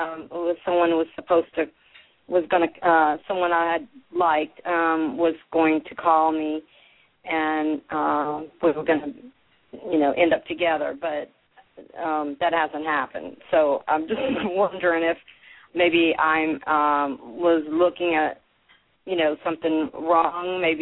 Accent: New Orleans, Louisiana, United States; now in Clearwater, United States; Okay, I'm from New Orleans, but I'm living in Clearwater, Florida

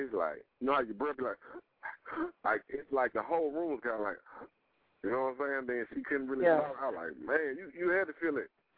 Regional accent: Mississippi, United States; you know, I'm from Mississippi … from Mississippi, you hear me?

